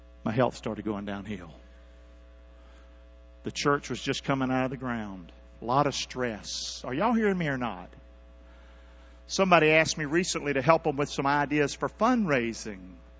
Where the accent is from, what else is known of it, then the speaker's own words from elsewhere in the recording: Rockingham, North Carolina, United States; I'm so glad I'm from Rockingham. Amen.